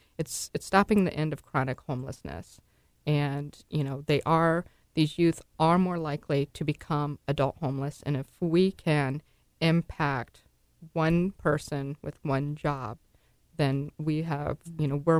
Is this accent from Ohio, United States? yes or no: yes; Ohio, United States; and I grew up in Ohio, and it was, I mean, we didn't talk about youth homelessness.